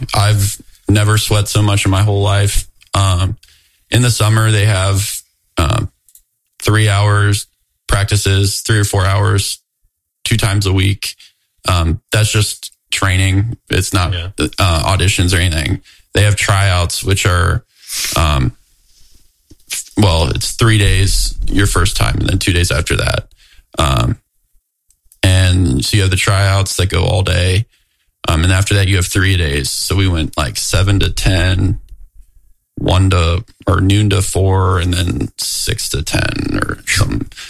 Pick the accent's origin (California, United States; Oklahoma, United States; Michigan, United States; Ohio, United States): Ohio, United States; Cincinnati; I grew up in Cincinnati, Steel